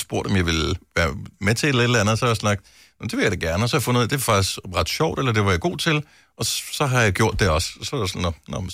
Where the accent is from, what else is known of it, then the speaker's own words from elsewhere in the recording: Bogense, Region of Southern Denmark, Denmark; jeg er opvokset i Bogense på Nordfyn